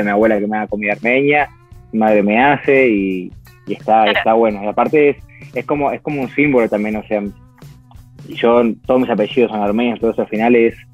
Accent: Uruguay; soy uruguayo también, yo soy parte de uno, yo sigo las costumbres.

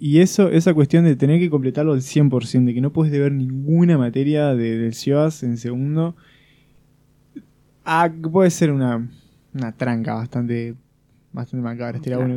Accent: Salto, Uruguay; Yo soy acá de Salto, entonces, bueno, me queda muy cómodo, obviamente, porque es mi ciudad natal, tengo mi familia acá

